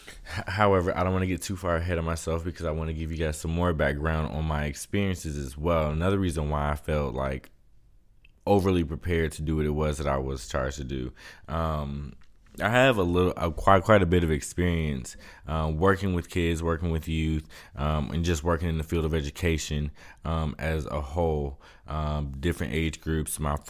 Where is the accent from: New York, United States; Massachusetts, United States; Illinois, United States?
Illinois, United States; Chicago; So I was born in Chicago, the Chicago area. I moved around quite a bit during the elementary years, in between like the South Side and the West Side, the suburbs, all over really.